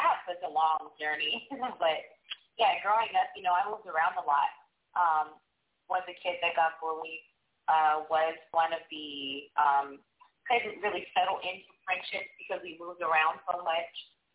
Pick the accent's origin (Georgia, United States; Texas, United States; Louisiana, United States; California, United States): California, United States; Compton; born there; Originally, I was born in California. I'm a Compton baby.